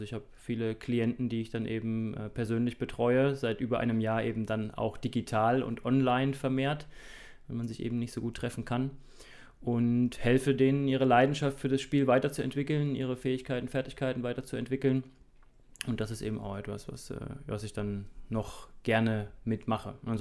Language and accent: German; Thuringia, Germany; moved away as an adult; Ich bin mit 18 aus Thüringen ausgewandert und war dann 3 Jahre am Bayerischen Untermain beim TV Großwallstadt.